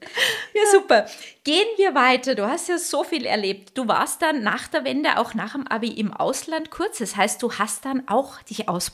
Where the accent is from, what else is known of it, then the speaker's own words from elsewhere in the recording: West Germany, Germany; ich bin ja in der BRD sozusagen groß geworden.